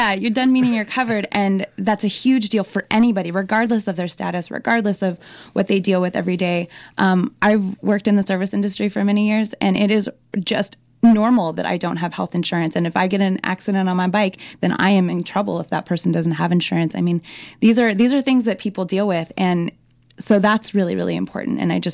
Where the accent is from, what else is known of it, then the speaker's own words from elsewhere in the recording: United States; as an American citizen, I think that's incredibly important as a citizen of the world.